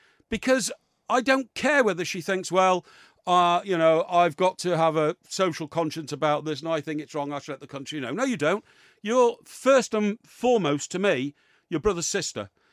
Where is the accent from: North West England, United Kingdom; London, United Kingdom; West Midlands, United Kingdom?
North West England, United Kingdom; Chester; When I grew up in Chester, that's the first weekly paper I worked on